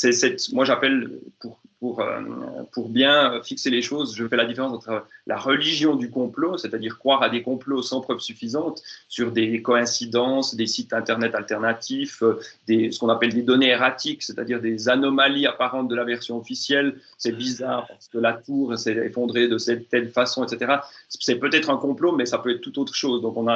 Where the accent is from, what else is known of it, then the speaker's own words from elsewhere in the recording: Switzerland; accent: Swiss; En Suisse romande, si vous avez, je pense, entendu mon accent suisse, en Suisse romande, donc francophone